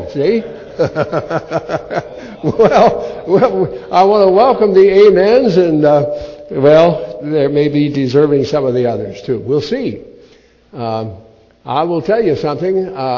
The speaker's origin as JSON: {"language": "English", "region": "Illinois", "country": "United States", "said": "And then I want you to know, too, I come from Illinois."}